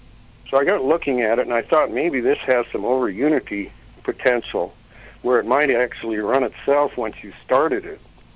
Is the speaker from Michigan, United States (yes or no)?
no; Seldovia, Alaska, United States; when I was growing up in Seldovia